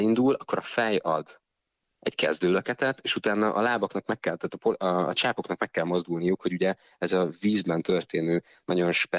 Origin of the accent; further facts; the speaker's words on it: Budapest, Hungary; also born or lived in Pécs; Igen, én Pécsen születtem, és 4 éves koromban költöztünk fel a családdal, és onnantól kezdve gyakorlatilag Budapesten töltöttem az ifjúságomat.